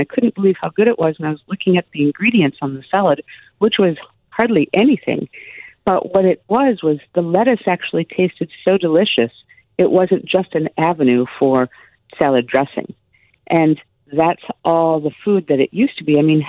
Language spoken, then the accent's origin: English; Midwest, United States; I grew up in the Midwest. We used to go apple picking